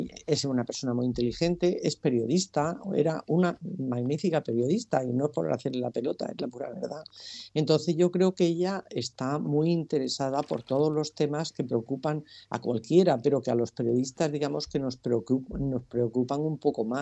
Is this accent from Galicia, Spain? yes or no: no; Berja, Andalusia, Spain; now in El Puerto de Santa María, Spain; Soy de Berja, provincia de Almería, aunque ahora vivo desde hace 3 años, vivo en el puerto de Santa María.